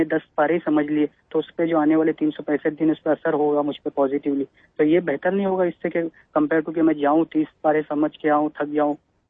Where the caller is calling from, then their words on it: Mumbai, Maharashtra, India; میں ممبئی سے ہوں۔